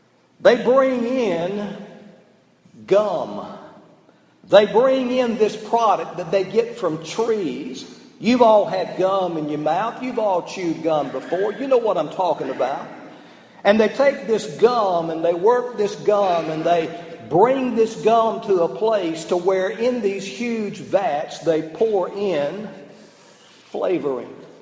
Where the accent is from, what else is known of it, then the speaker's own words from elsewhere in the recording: Georgia, United States; Where I grew up in North Georgia, up close to Gainesville, Georgia, there's a plant up there called the Wrigley plant.